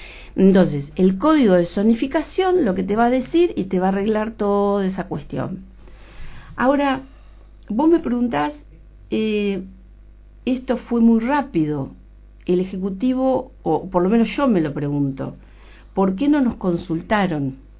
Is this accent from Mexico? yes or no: no; Lobos, Buenos Aires Province, Argentina; los profesionales que nacimos y vivimos en Lobos somos parte de esa comunidad